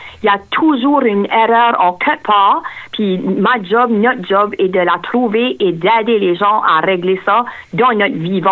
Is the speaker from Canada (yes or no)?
yes; Bouctouche, New Brunswick, Canada; Je suis propriétaire d'un centre d'éducation financière dans la région sud-est, à Bouctouche. Je suis originaire de Bouctouche.